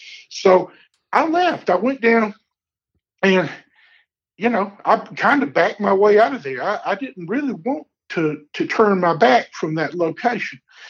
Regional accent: the South, United States; born or raised there

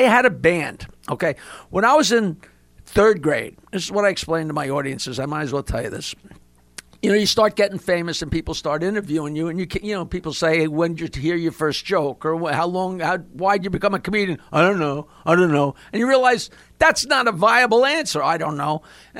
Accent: United States; I figured I grew up in America. You grew up in America.

